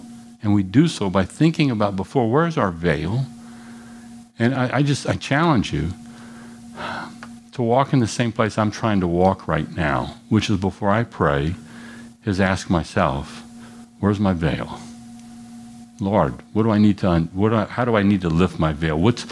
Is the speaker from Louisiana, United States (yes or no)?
yes; Louisiana, United States; I'm from Louisiana and got a third grade education. Not really. I am from Louisiana, but what does this mean?